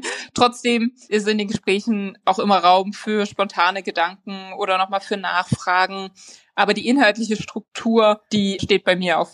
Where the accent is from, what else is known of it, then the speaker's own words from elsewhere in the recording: Saxony, Germany; moved away; Ich arbeite in Köln, ich bin aber in Sachsen aufgewachsen.